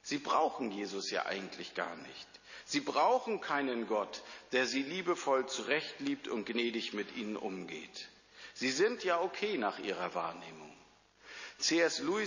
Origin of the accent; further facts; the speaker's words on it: Northern Germany, Germany; born there; in Norddeutschland würde man sagen, wo ich herkomme, gebürtig herkomme